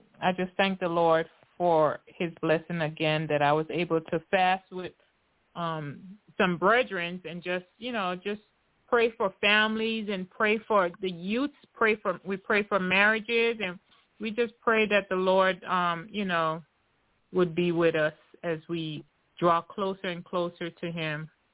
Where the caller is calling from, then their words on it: Virginia, United States; I am calling from Virginia.